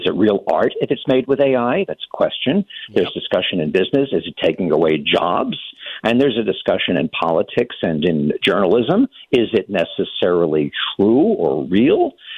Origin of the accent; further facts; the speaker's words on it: New York, United States; And growing up in New York, and I'm sure some of your listeners migrated to Virginia from New York.